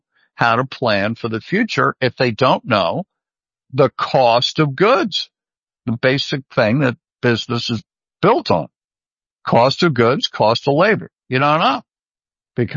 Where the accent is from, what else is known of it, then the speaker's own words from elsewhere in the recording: United States; As an American, I'm embarrassed to have my president say stuff like